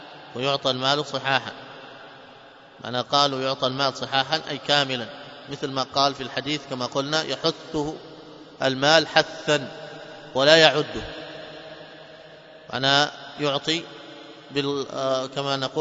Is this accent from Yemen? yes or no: yes; Yemen; وعندنا في اليمن هنا